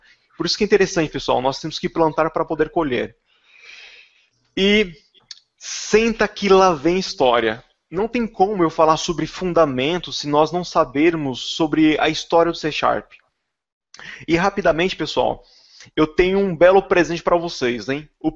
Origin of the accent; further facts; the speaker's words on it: São Paulo, Brazil; now in Barueri, Brazil; Eu sou lá do interior de São Paulo, mas atualmente moro aqui em Barueri, então se eu falar porta, cor, não dê risada.